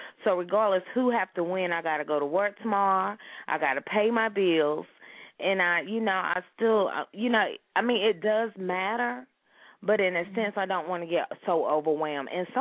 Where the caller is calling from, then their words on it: West Columbia, South Carolina, United States; I'm calling from West Columbia, South Carolina.